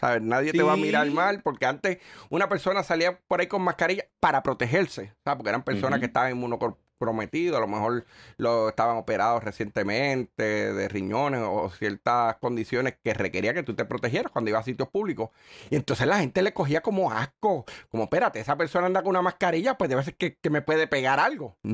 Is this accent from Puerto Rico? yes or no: yes; San Lorenzo, Puerto Rico; de San Lorenzo, de mi pueblo.